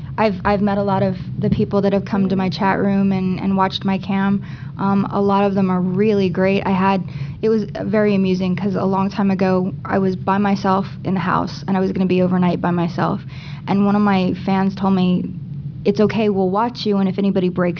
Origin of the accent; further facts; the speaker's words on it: Kansas, United States; moved away; I'm from Kansas, and I don't live there anymore, and my dad just, he misses me a lot.